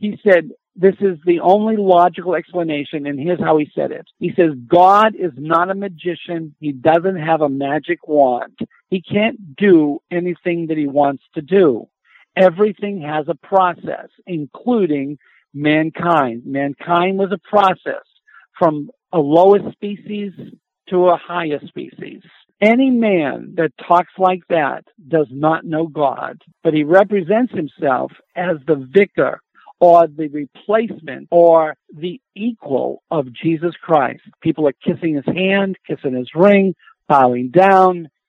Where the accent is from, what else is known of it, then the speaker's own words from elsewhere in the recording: United States; I mean, I am an American through and through.